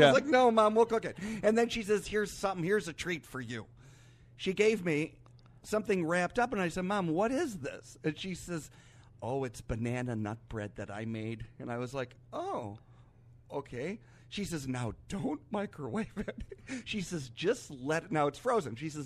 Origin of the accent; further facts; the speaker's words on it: Milwaukee, Wisconsin, United States; That's where my family is from. I went to school miles from here. I'm from Milwaukee, but I went to school, a boarding high school called St. Lawrence Seminary in Mount Calvary, Wisconsin.